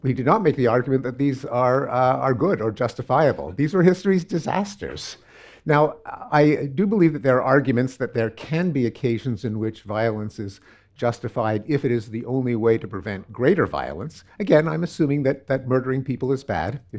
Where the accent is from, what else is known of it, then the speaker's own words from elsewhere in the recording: Canada; I'm Canadian.